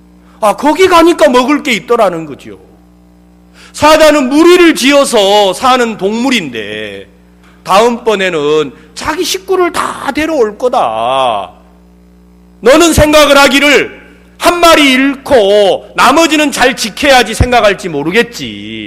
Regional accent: Ansan, Gyeonggi Province, South Korea; 저는 안산 사람입니다.

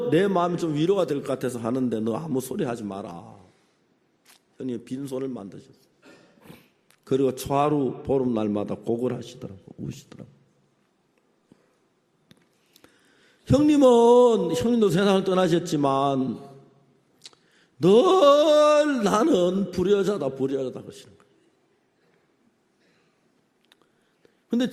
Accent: North Gyeongsang, South Korea; 아버지는 제 고향 경북 순산이라는 데서 어릴 때 태어나셔서 거기서 한평생 사시다가

